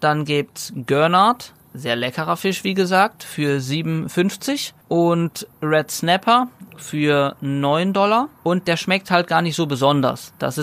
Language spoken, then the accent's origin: German; Neuwied, Rhineland-Palatinate, Germany; Ich will ja auch meine Heimatstadt gar nicht schlecht reden und ich liebe es und es ist halt Heimat und ich finde es trotzdem schön.